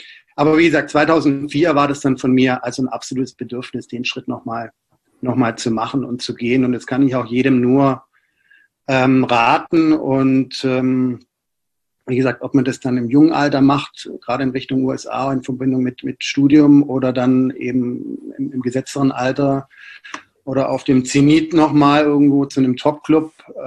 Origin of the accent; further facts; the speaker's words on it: Esslingen, Baden-Württemberg, Germany; now in Berlin, Germany; zwei, ja, Weggefährten aus Esslingen damals tatsächlich dann auch studientechnisch nach Berlin gekommen sind. Also ich hatte immer so eine kleine schwäbische Community dann in Berlin.